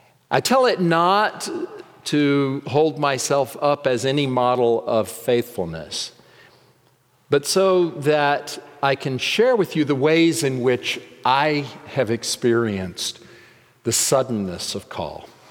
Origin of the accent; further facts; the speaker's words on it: Friendswood, Texas, United States; I came across a clipping from my hometown newspaper, the Friendswood News.